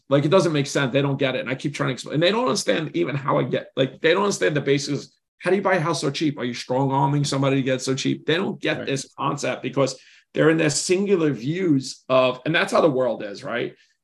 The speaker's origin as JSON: {"language": "English", "region": "New York", "country": "United States", "lives_now": "Delaware, United States", "said": "I was in Delaware from New York."}